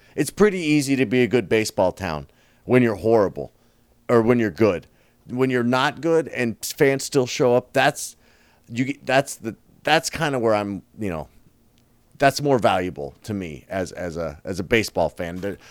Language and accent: English; Kansas, United States; That's right, Kansas, my home state.